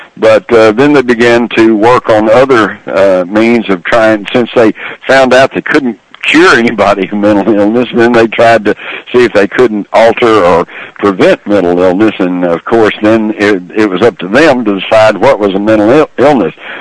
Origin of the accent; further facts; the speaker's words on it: Texas, United States; when I was growing up, I grew up in Texas. Everybody took a gun to school.